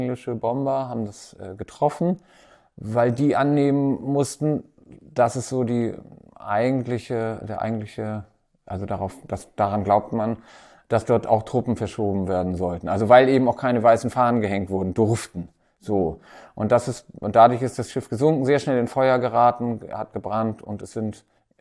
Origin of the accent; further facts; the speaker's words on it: Timmendorfer Strand, Schleswig-Holstein, Germany; und das ist eben die Lübecker Bucht, dort, wo ich herkomme, Timmendorfer Strand, ist ja direkt die Gegend